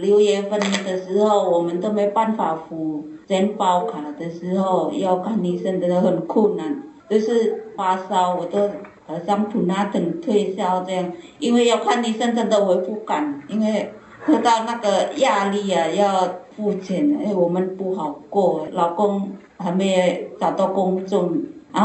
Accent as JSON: {"language": "Chinese", "country": "Indonesia", "second_language": "Chinese", "moved": "as an adult", "lives_now": "Taiwan", "said": "我是外籍新娘从印尼来的"}